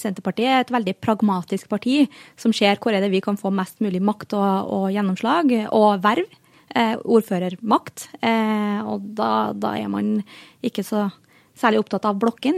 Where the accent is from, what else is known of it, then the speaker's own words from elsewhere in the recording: Verdal, Trøndelag, Norway; jeg kommer jo fra Verdalen